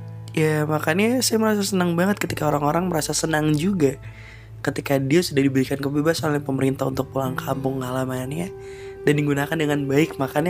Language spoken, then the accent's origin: Indonesian; Jakarta, Indonesia; also born or lived in Situbondo; saya lahirnya sama-sama di Jakarta. Adik saya semuanya lahirnya di Jakarta. Dan saya di Jakarta dari kecil, tumpang lahir di Situbondo. Terus dia kecil udah di sini TK, SD, SMP sampai kelas 1. Dan SMP kelas 2 saya pindah ke Situbondo, balik ke kampungnya ayah.